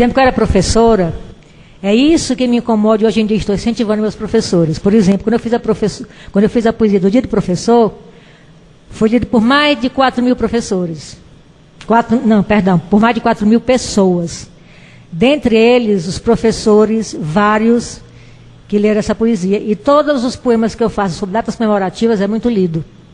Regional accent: Jaguaruana, Ceará, Brazil; Eu sou de Jaguaruana e namorava uns 3 quilômetros afastada, povoado, uma vila chamada Jiqui.

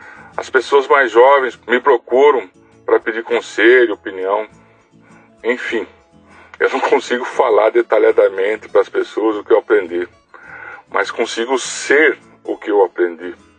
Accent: Sorocaba, São Paulo, Brazil; eu sou de Sorocaba, São Paulo.

